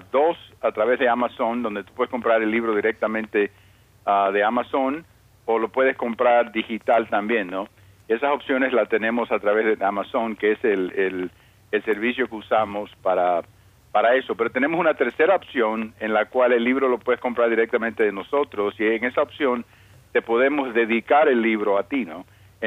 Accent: Cuba; La primera parte es yo como niño creciendo en Cuba, cuando están ocurriendo todos estos cambios en Cuba.

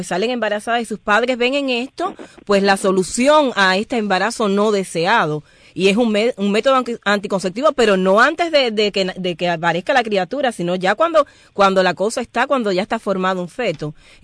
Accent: Cuba; moved away as an adult; yo vine hace muy poco de Cuba

